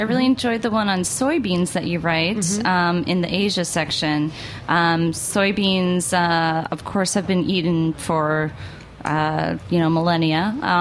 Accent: United States; you know, as an American, I haven't seen enough celebration and talk about these dishes.

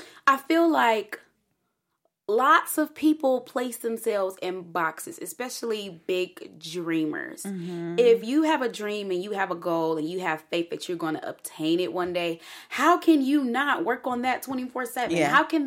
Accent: Detroit, Michigan, United States; I'm from Detroit. We cousins.

